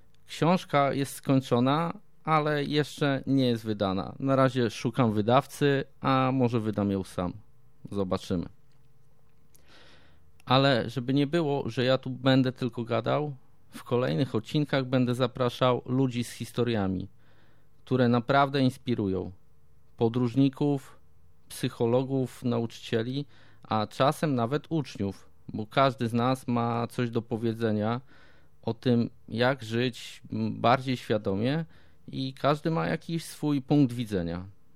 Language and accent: Polish; Warsaw, Masovian Voivodeship, Poland; Wychowałem się na warszawskiej Pradze. To moje miejsce na ziemi. Trochę surowe, trochę szorstkie, ale prawdziwe.